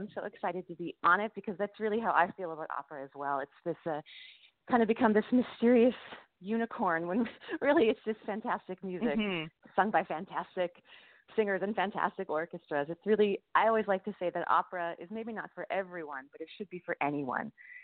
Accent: Bismarck, North Dakota, United States; So I started playing violin when I was 8 and I grew up in Bismarck, North Dakota.

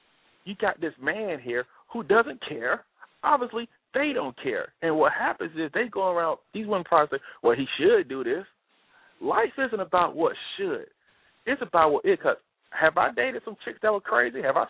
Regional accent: Alabama, United States; especially because I'm from Alabama myself

